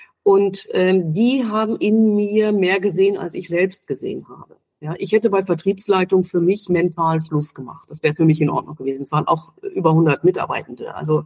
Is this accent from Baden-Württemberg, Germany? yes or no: no; Brilon, North Rhine-Westphalia, Germany; born there; also born or lived in Bonn / Düsseldorf; now in Berlin, Germany; Ich bin im schönen Sauerland in Brilon geboren, war dann für die Ausbildung 2 Jahre in Bonn und bin dann aber schon 87, das heißt schon tatsächlich auch vor Mauerfall, nach Berlin gekommen. Hatte zwischendurch 3 Jahre Düsseldorf.